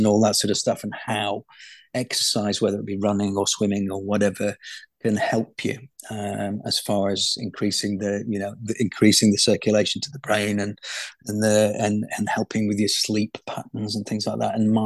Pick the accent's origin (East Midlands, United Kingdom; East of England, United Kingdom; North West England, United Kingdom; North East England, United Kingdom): North West England, United Kingdom; You know, obviously growing up in Merseyside, the ball's around, not oval, and you kick it, you don't pick it up.